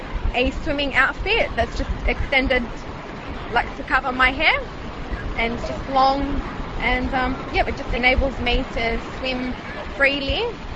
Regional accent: Australia; Because I'm Australian and my parents are Lebanese, so I'm hopefully trying to just integrate both of them together.

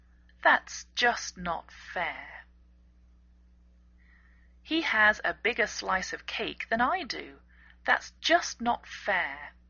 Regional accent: England, United Kingdom; now in United States

